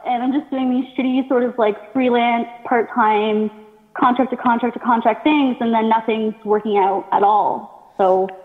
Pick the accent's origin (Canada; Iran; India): Canada; I'm Canadian, I'm nice.